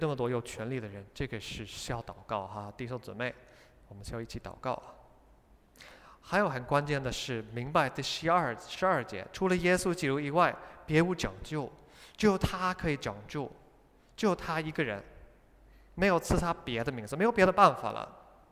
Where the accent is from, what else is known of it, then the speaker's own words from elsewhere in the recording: United Kingdom; 我来自英国嘛，